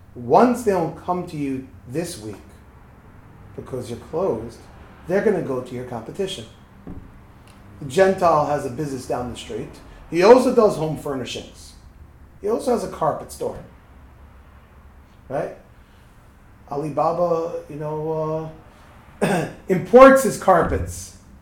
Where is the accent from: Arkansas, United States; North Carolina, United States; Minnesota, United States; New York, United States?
New York, United States; So I remember thinking to myself, you know, I grew up in New York.